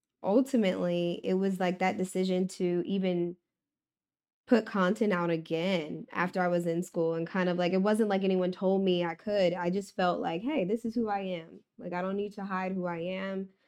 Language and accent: English; Washington, District of Columbia, United States; So I'm from Washington, D.C.